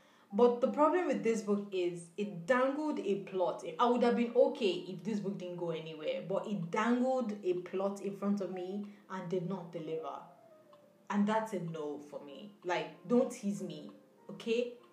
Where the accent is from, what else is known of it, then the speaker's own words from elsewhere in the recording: Nigeria; as a Nigerian living in Nigeria, I didn't appreciate this book at all.